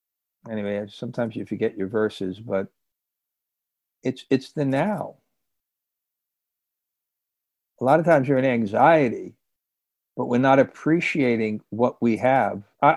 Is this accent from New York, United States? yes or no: yes; New York City, New York, United States; Growing up in New York City, my conditioning, he would call an alien. I never went camping.